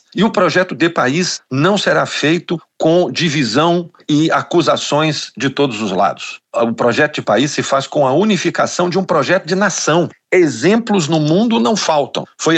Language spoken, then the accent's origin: Portuguese; Brazil; a minha visão como brasileiro, que ama o país